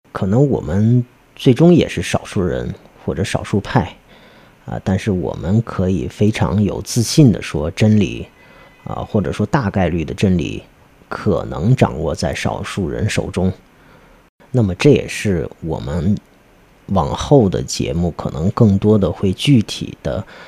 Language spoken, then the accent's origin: Chinese; China